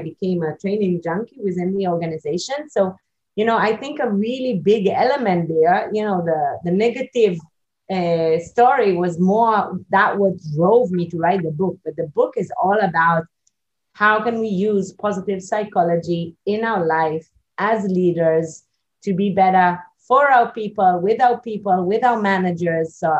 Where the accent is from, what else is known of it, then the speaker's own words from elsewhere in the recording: Israel; English is a second language; but I am from Israel, and in Israel army is compulsory